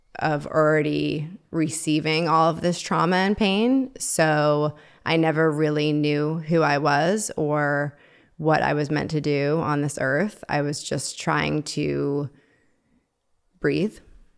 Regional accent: Long Island, New York, United States; Well, I grew up in Long Island, New York

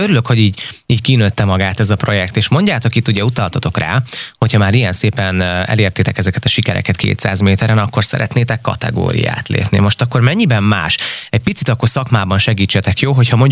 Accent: Almásfűzitő, Komárom-Esztergom, Hungary; én Almásfűzitőn nőttem föl, és ott is egy ilyen kis pici miniatűr csónakház volt

